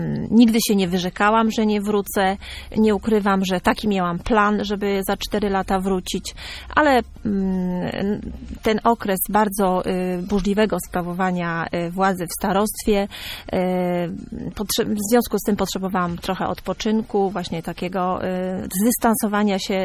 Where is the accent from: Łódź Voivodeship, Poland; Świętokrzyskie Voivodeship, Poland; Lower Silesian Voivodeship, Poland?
Lower Silesian Voivodeship, Poland; Od urodzenia mieszkam w gminie Niechlów i Niechlów jest mi w związku z tym najbliższy.